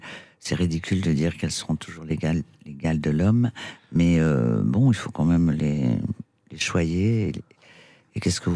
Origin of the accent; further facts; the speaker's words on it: Castres, Occitanie, France; born there; also born or lived in Perpignan; Oui, je suis né à Castres, bien sûr.